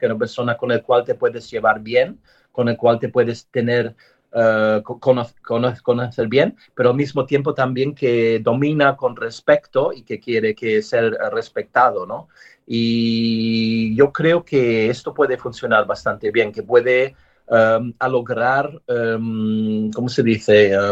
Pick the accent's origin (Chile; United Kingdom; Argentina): United Kingdom; England; Spanish is a second language; aquí en mi país, en Inglaterra.